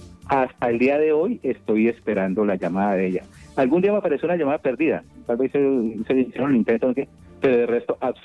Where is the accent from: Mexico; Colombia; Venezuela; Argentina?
Colombia; Lo hago como ciudadano colombiano con derechos legales y constitucionales